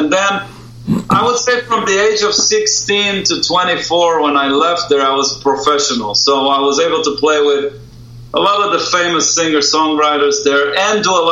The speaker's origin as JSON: {"language": "English", "country": "Israel", "tie": "born or raised there", "said": "because I was growing up in Israel"}